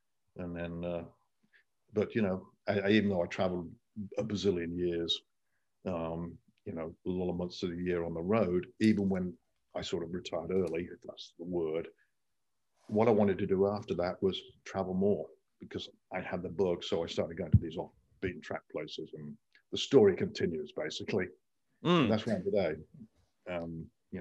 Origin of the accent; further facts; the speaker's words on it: England, United Kingdom; But growing up in England, the normal thing to do, you do with your buddies, is you take off to Spain or Portugal or the beaches in the Mediterranean.